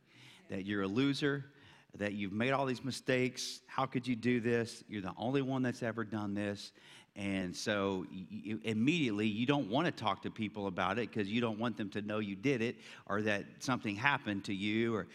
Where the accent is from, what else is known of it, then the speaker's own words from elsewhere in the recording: Buda, Texas, United States; We grew up in the Buda area, and our church was on 51st Street on the other side of downtown.